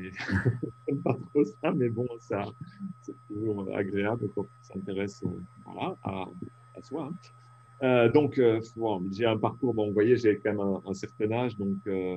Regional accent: Belgium; je suis belge d'origine

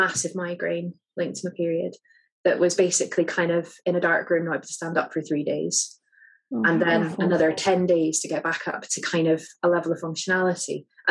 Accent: Scotland, United Kingdom; now in England; I'm originally from Scotland. I'm now living and working in England due to kind of career push.

